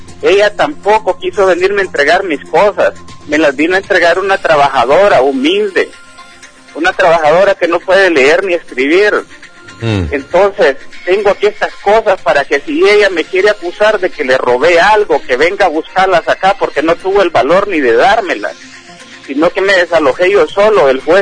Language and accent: Spanish; Santa Rosa de Copán, Copán, Honduras; porque yo no soy de acá. Yo soy de Santa Rosa de Copán.